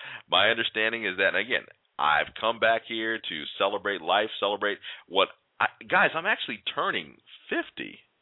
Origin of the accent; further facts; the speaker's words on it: Galesburg, Illinois, United States; I do hope to get down to my hometown of Galesburg, Illinois, and pay the proper respects to that man.